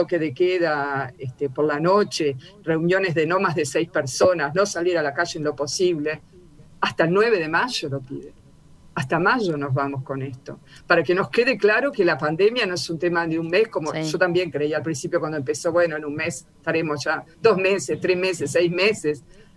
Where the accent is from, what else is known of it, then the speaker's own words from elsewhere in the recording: Uruguay; no solo para mí que soy uruguaya, para todo el mundo es nuevo.